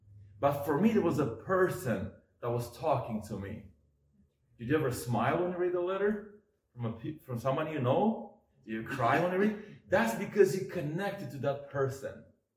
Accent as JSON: {"language": "English", "country": "Moldova", "tie": "born or raised there", "moved": "yes", "lives_now": "United States", "said": "I grew up in the Republic of Moldova in Europe."}